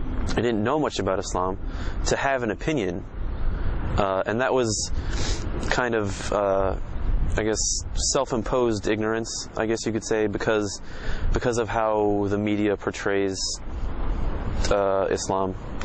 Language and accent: English; Orlando, Florida, United States; I'm from Florida in the United States, the Orlando area, you know, outside Orlando. I'm 24 years old.